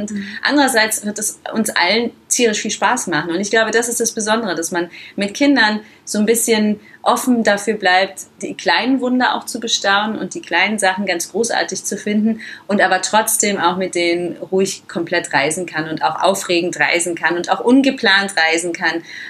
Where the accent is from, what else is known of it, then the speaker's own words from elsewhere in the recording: Cologne, North Rhine-Westphalia, Germany; Ich bin Kölnerin